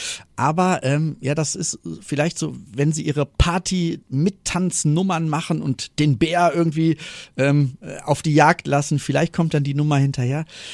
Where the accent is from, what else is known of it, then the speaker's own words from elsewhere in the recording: North Rhine-Westphalia, Germany; man kann ja in Köln oder bei uns im Rheinland ob Kölsch nicht sagen, ich liebe dich